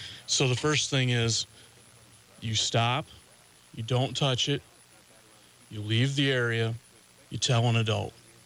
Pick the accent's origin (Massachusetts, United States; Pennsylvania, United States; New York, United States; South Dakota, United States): South Dakota, United States; Canastota; I grew up in South Dakota here, out in Canastota.